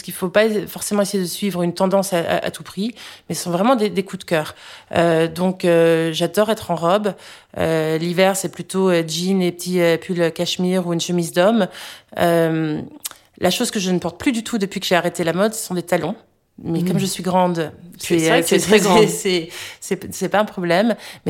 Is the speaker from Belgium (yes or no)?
no; United States; now in France; Alors, j'ai grandi aux États-Unis.